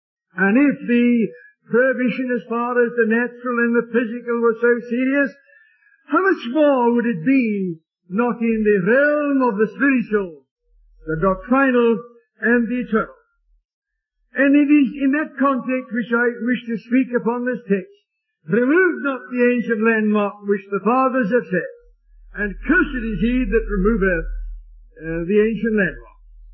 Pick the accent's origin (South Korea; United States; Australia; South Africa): South Africa; accent: South African; I can't help my South African accent, but I'll try the best of my ability to speak slowly and as clearly as possible